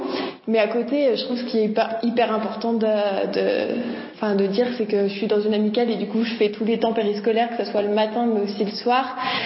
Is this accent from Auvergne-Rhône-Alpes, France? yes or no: yes; La Terrasse-sur-Dorlay, Auvergne-Rhône-Alpes, France; j'ai 21 ans, je viens de la Terrasse-sur-Dorlay dans le Pilat.